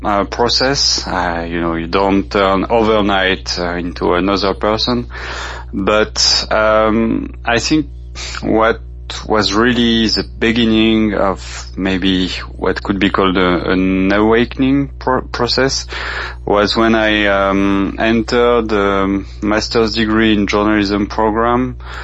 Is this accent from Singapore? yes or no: no; Lyon, Auvergne-Rhône-Alpes, France; No, I actually I grew up in Lyon, which depending on you know, the geographical scale is the second or third city in France